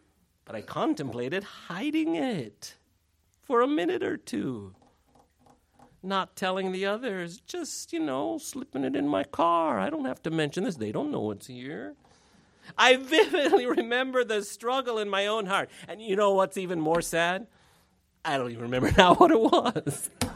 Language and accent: English; Iowa, United States; the home that I grew up in Iowa.